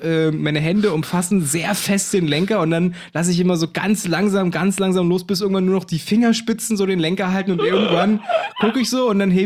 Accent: Burg, Germany; moved away; Ich bin aus Burg weggezogen

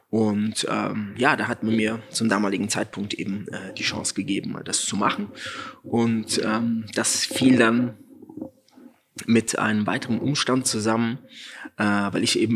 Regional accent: Frankfurt, Hesse, Germany; Und dann als Frankfurter Politikwissenschaft in Frankfurt

